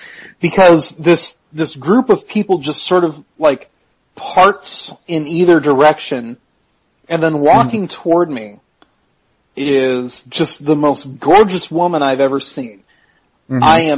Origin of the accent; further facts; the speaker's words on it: Des Moines, Iowa, United States; because, you know, you don't really experience this growing up in Des Moines.